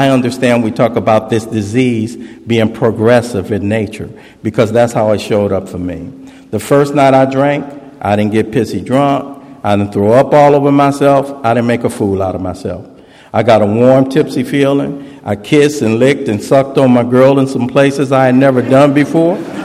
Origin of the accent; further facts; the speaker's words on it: United States; You know, I grew up at least in the States in the late 60s and early 70s.